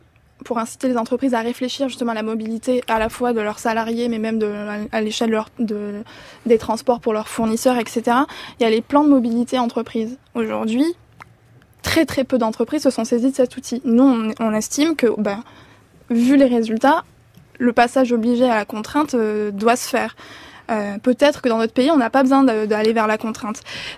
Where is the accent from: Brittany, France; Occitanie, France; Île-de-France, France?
Occitanie, France; Moi, je suis originaire de Lozère, je peux vous dire que les fréquences en transport, faut s'accrocher.